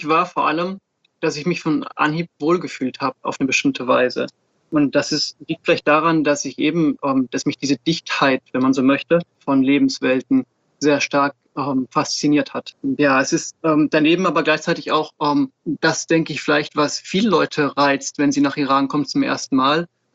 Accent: Switzerland; born there; Ich bin in der Schweiz geboren und ich liebe die Schweizer Alpen

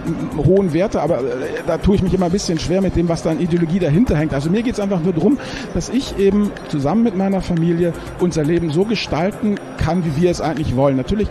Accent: Rhineland, Germany; Ich komme aus dem Rheinland, bin Vater und Ehemann

